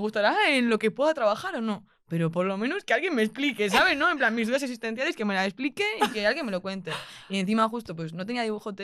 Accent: Málaga, Andalusia, Spain; yo empecé en Málaga, pues bueno, yo soy de Málaga y empecé a estudiar allí.

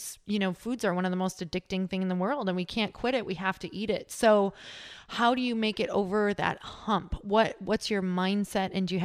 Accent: Midwest, United States; because I'm from the Midwest, you guys, I grew up like, oh man, I mean, if it came from a box or a can, I was eating it.

